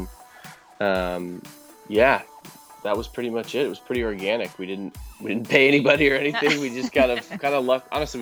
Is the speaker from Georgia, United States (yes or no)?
no; Colorado, United States; now in Los Angeles, United States; So we are LA based. I'm from Colorado originally, Brett's from Washington State, but been out here for a while.